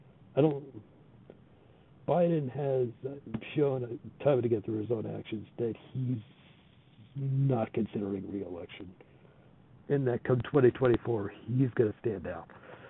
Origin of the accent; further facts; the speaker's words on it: California, United States; carrying my home state, California